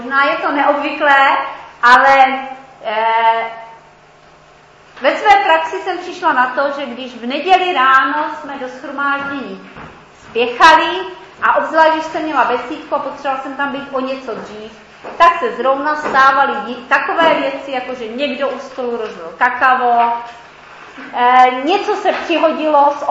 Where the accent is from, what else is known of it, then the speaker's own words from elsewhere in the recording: Pardubice, Pardubice Region, Czechia; jsem z Pardubic